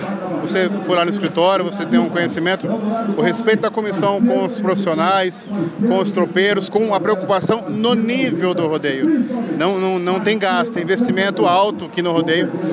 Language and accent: Portuguese; Presidente Prudente, São Paulo, Brazil; Eu não sou daqui, sou de Presidente Prudente.